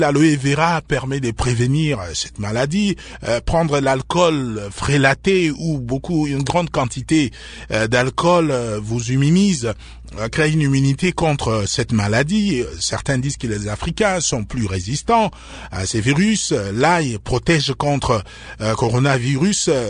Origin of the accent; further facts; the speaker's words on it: DR Congo; lorsqu'il y a des fortes chaleurs comme ici chez nous en RDC